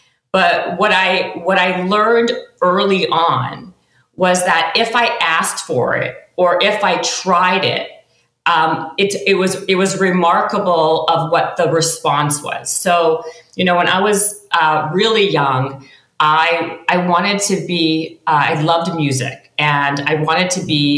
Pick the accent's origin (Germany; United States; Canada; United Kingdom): Canada; I'm Canadian, so our version of MTV is called Much Music.